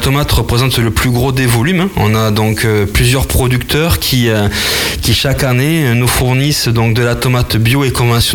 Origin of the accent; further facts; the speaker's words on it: Nouvelle-Aquitaine, France; je suis originaire de Guyon. Et donc, je suis d'origine agricole, mes parents sont agriculteurs dans la zone.